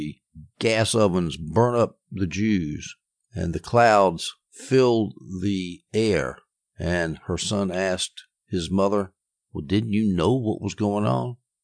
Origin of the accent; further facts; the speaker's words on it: South Carolina, United States; the Latin motto that is the motto of my home state of South Carolina.